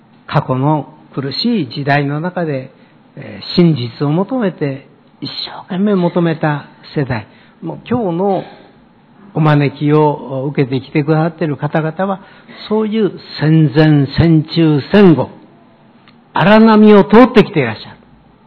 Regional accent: Takasago, Hyogo, Japan; 私は兵庫県高砂市、昔は印南郡、伊保村中部というところで生まれ育ちました。

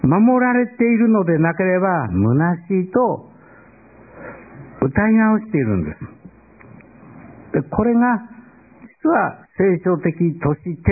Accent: Himeji, Hyogo, Japan; 私は世界遺産になっている今再建中の兵庫県姫路城の白露城のそばで生まれ育ち、城の下を通って高校時代3年間毎日朝夕通りました。

